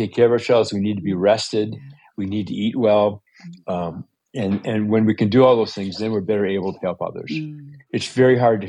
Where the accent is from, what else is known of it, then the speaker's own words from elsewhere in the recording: United States; kind of because I'm an American male, Stoicism is kind of built into the system.